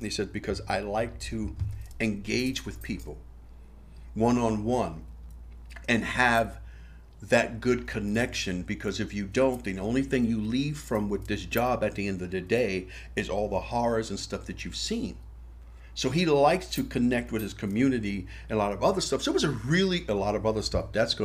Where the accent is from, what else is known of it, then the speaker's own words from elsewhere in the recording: Harlem, New York, United States; I'm from Harlem, man.